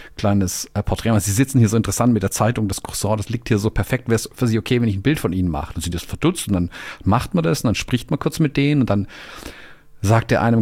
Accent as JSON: {"language": "German", "country": "Germany", "said": "als Deutscher"}